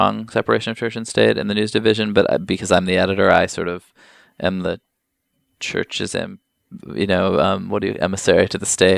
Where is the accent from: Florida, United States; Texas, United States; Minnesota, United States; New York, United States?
New York, United States; New York City; I grew up here in New York. I'm a Times guy.